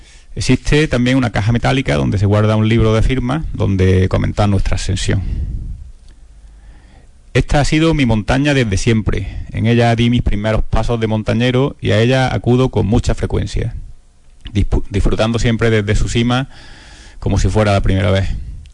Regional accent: Andalusia, Spain; os voy a llevar a mi tierra, a la Sierra Subbética, en el sur de la provincia de Córdoba.

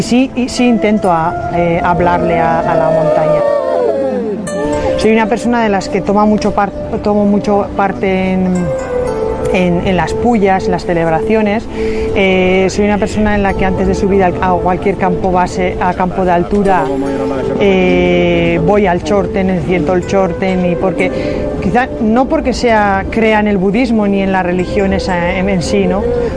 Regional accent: Basque Country, Spain; Yo soy del País Vasco y aquello es verde también.

